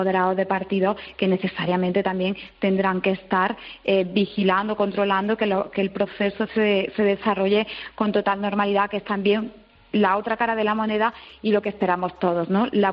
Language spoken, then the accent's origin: Spanish; Bailén, Andalusia, Spain; yo además soy del sur de Andalucía, una ciudad que es Bailén, donde rozamos los 40 y tantos grados de temperatura